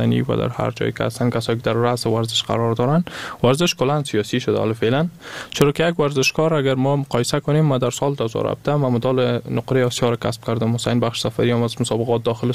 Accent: Afghanistan; ما از افغانستان هستم، از مردم افغانستان هستم. میره در هیچ رسانه من نگفتیم که از کدام ولایت هستم. خب از شما هستم، از هر جایی که هستم از افغانستان هستم.

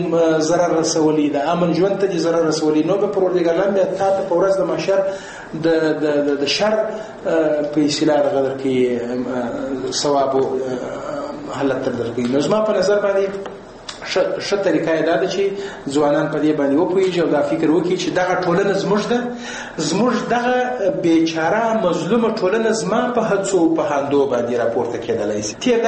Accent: Afghanistan; ما زه د افغانستان یم.

